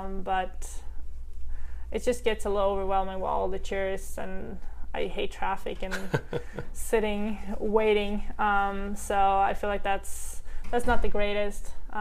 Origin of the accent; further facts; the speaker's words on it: Sweden; I'm definitely more of a desert person, and I say I'm a West Coast girl, but people say I'm from Sweden, so I guess they're right.